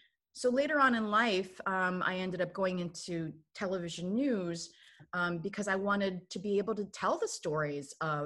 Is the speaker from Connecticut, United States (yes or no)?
no; Chicago, Illinois, United States; English is a second language; also born or lived in Korea; So I was born in 1970 in Korea and grew up in Chicago in the Midwest.